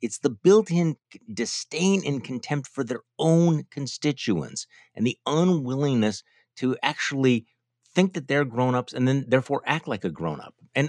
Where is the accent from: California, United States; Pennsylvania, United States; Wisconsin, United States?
Wisconsin, United States; and I'm from Wisconsin, you're right there